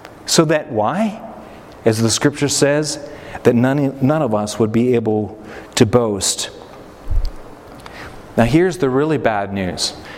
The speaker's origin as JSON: {"language": "English", "country": "United States", "said": "I'm an American. I get to choose. I get to vote."}